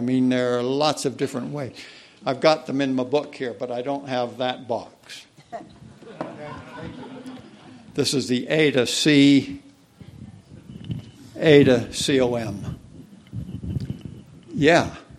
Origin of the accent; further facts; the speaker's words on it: Salt Lake City, Utah, United States; born there; I was born in Salt Lake, raised Mormon, did not go on a mission, studied overseas for a couple of years and was in the service a couple of years